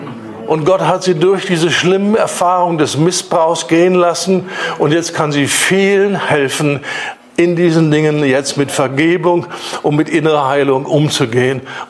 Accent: Germany; Lass uns doch mal ein bisschen locker werden, besonders als Deutsche. Wir sind schnell dabei, wenn es nicht so ist, wie wir meinen, wie es sein soll, Irrlehrer.

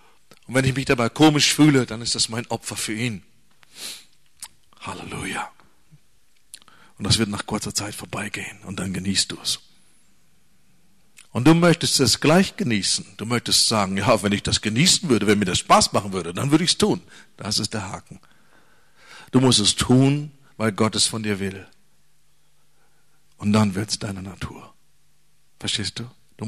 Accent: Germany; Und wir sagen, ja, so sind wir Deutsche.

